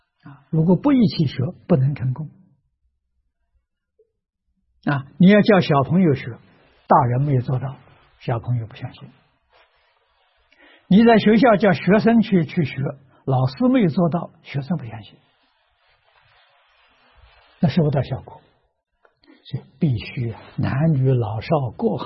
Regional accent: Tangchi, Anhui, China; 我选择我的家乡汤池镇小镇12个村庄啊，有一条街道啊，居民48000人啊

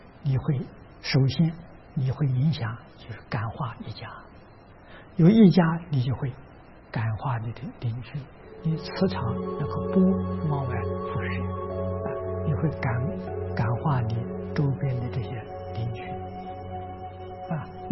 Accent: China; 我们中国人讲气氛

